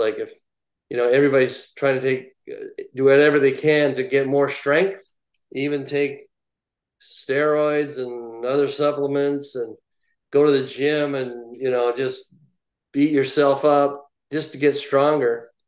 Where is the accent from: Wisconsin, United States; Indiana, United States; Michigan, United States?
Michigan, United States; Traverse City; this guy who was a police chief, fire chief in my hometown of Traverse City.